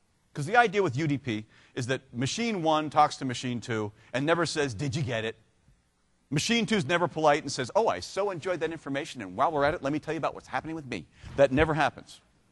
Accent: New York, United States; now in Virginia, United States; So I'm originally from New York, which is why I talk this fast. And I live now in the middle of nowhere, right around the H in southeastern Virginia.

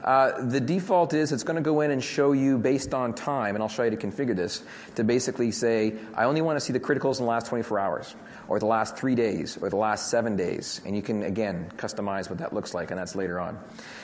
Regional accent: Canada; Even though I am Canadian and red is a Canadian color

